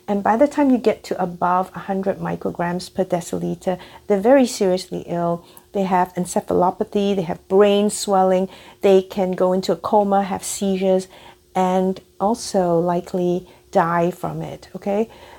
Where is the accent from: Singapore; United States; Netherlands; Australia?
Singapore; growing up in Singapore